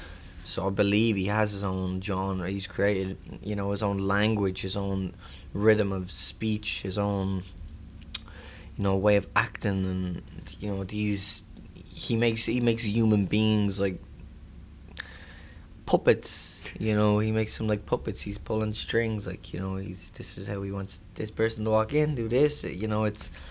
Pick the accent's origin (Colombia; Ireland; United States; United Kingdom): Ireland; But, yeah, I'm excited for my hometown as well to see it, Ireland, which is going to be, I think, at the end of the month or so